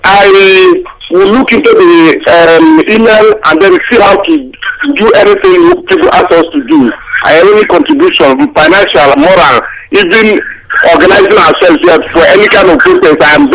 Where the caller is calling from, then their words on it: Italy; I'm calling from Italy.